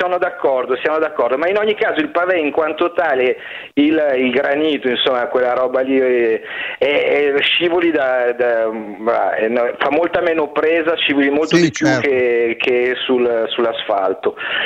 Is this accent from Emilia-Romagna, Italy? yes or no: yes; Emilia-Romagna, Italy; io per esempio sono romagnolo